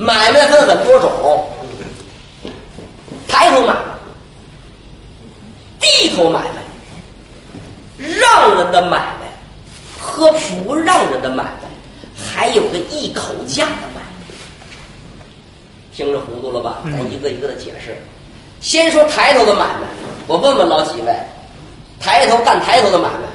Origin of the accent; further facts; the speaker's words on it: Northeast China, China; 我东北人，我们家现在农村还有糊顶棚的呢。